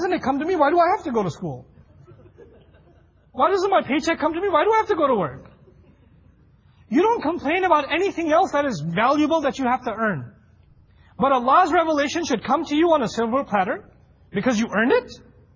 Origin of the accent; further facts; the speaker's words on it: New York, United States; I'm from New York. I think this is nice weather, actually.